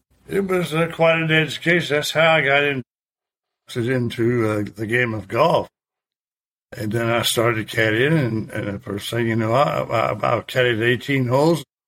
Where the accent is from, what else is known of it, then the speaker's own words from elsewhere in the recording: Louisville, Kentucky, United States; And so, I grew up in Louisville, Kentucky, more or less.